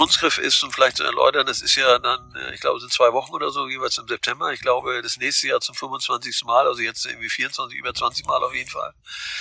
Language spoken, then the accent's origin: German; Heide, Schleswig-Holstein, Germany; also born or lived in Wettingstedt; Weil ich Dithmarscher bin. Ich bin in der Nähe von Heide geboren, in Wettingstedt, in Heide aufgewachsen